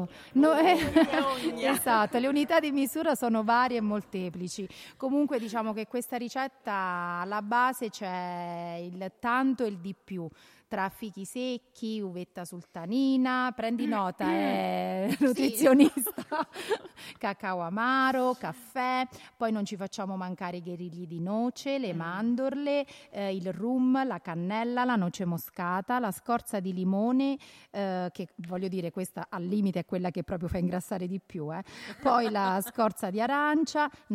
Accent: Stella di Monsampolo, Marche, Italy; also born or lived in San Benedetto del Tronto; Io sono una ascolana non puro sangue, nel senso che sono nata a San Benedetto, nata e cresciuta, o meglio a Stella di Monsanpolo, sposata con un ascolano.

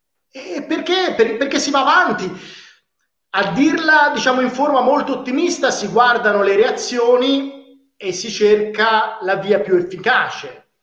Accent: Florence, Tuscany, Italy; Io sono di Firenze, mi ricordo il sindaco della città dove sto io, di Firenze

